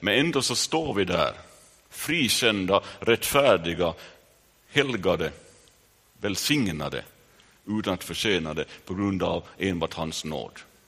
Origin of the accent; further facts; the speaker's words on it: Vaasa, Ostrobothnia, Finland; säger jag som Vasabo